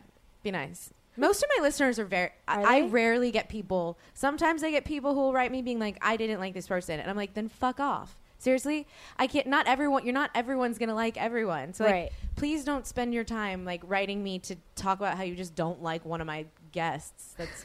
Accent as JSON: {"language": "English", "town": "New Orleans", "region": "Louisiana", "country": "United States", "also_born_or_lived": "Los Angeles", "said": "Most people don't know that I was baptized in Los Angeles because I'm from New Orleans."}